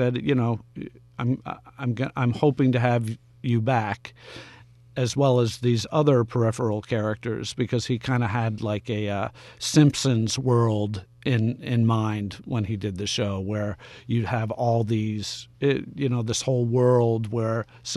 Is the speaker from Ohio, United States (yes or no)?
no; Weston, Vermont, United States; also born or lived in Springfield, Vermont; Yeah, I was born in Springfield, Vermont, and bred in Weston, Vermont, from the time I was born.